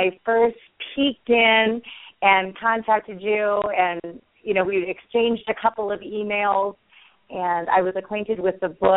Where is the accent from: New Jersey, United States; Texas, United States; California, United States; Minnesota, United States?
Minnesota, United States; I grew up in Minnesota, Susan, and I remember those cold, dreary fall days quite well. One of the reasons why I live in the West now.